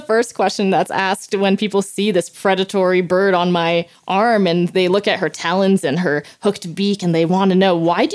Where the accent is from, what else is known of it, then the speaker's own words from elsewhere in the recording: New Jersey, United States; moved away as an adult; At 18, I moved out to Utah. I'm originally from New Jersey, where it's quite industrial, right?